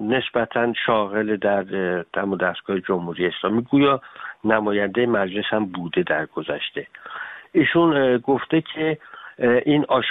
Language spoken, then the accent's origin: Persian; Iran; now in Austria; ایشون بخواد نخواد من تابع قوانین اتریش هستم و بخواد نخواد ایرانی الاصل هستم.